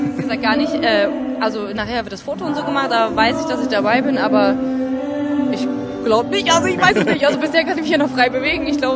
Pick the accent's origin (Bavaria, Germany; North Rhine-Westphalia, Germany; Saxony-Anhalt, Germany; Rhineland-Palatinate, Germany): North Rhine-Westphalia, Germany; Cologne; Ich komme tatsächlich aus Köln, ja. Köln.